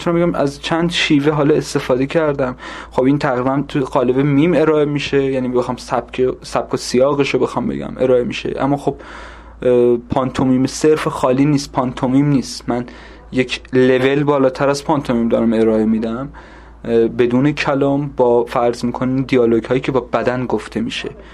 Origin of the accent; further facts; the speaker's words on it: Kerman, Iran; من خودم شخصا از کرمان میام